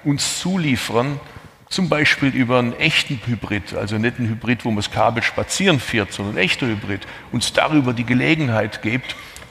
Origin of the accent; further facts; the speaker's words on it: Bad Urach, Baden-Württemberg, Germany; born there; kommt aus meiner Geburtsstadt Baden-Urach